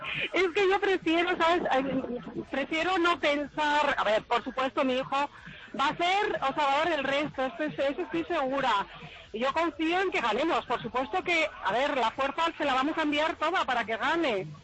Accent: Spain; me siento española como mi hijo. Al margen de política, es la bandera de nuestro país.

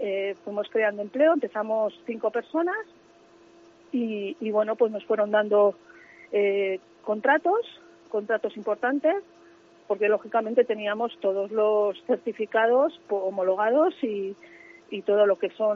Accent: La Granja, Castile and León, Spain; como yo soy de La Granja, y en La Granja pues es un pueblo turístico

